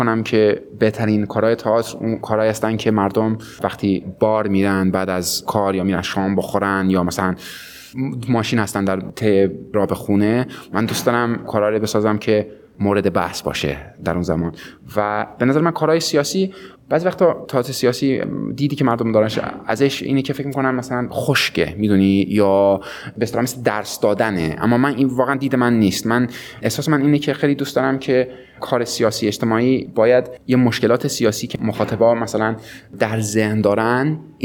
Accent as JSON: {"language": "Persian", "region": "England", "country": "United Kingdom", "tie": "born or raised there", "said": "یه رگم ایرانی هست، اما در واقع هویت شخصی ام خب من چون بزرگ شده انگلیس هستم"}